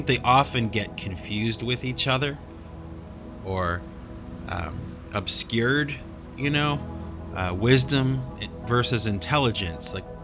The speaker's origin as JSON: {"language": "English", "town": "Cleveland", "region": "Ohio", "country": "United States", "tie": "born there", "said": "And, you know, I live near Boston and I was born in Cleveland."}